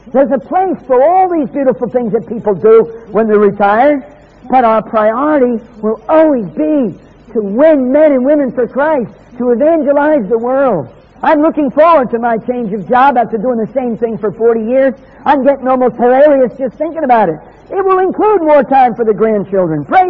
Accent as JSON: {"language": "English", "region": "New Jersey", "country": "United States", "tie": "born there", "said": "American born in New Jersey with an American passport. You think a character like me can be accepted as British, you must be drunk."}